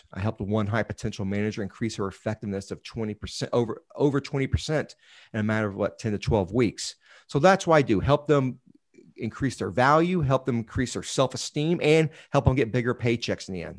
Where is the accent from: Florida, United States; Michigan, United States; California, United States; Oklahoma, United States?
Florida, United States; meaning I was from Florida, so I got in-state tuition and I went to National Guard training.